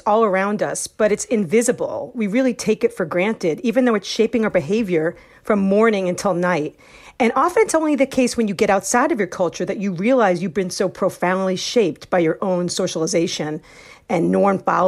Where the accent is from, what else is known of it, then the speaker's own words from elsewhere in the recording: New York, United States; In Boston, New York, my hometown originally